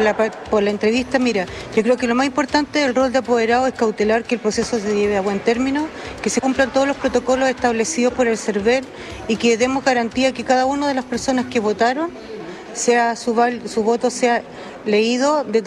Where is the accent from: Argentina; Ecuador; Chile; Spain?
Chile; como ciudadana y como chilena creo que es muy bonito poder participar de un proceso como esto.